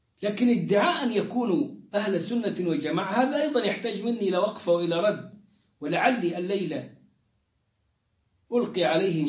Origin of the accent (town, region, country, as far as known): Egypt